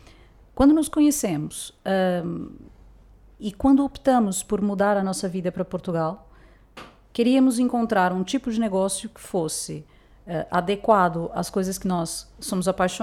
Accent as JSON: {"language": "Portuguese", "region": "São Paulo", "country": "Brazil", "tie": "born or raised there", "said": "Eu cresci em São Paulo, é uma cidade gigantesca, mas com como é que eu vou dizer, com costumes que eram necessários para viver e crescer ali."}